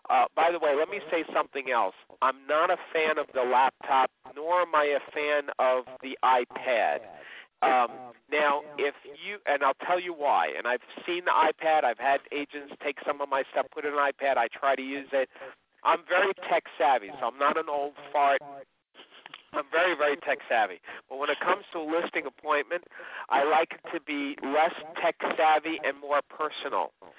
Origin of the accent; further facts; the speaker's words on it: New York, United States; My style is, and maybe because it's also that I'm from New York